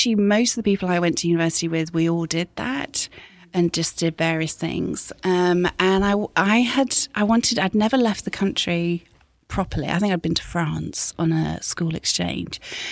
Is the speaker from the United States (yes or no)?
no; South West England, United Kingdom; So I grew up in Devon.